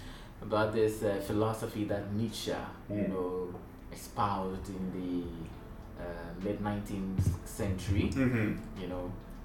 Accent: Ghana; now in Estonia; I'm from Ghana, West Africa.

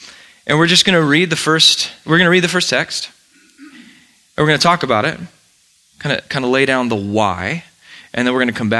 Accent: California, United States; I grew up in North County. I love this place.

